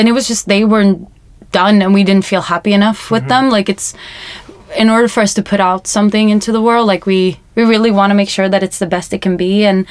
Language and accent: English; Stockholm, Stockholm County, Sweden; I'm originally from Stockholm, Sweden. And I grew up singing and doing voice acting and stuff. And then when I was 17, I went to the US as an exchange student.